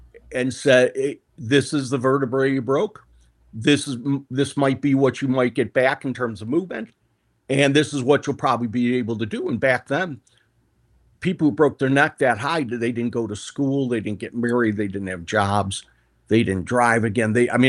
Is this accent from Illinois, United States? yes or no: yes; Illinois, United States; So I am in the interesting state of Illinois. I live right outside the city in the South Burbs. I grew up here my whole life.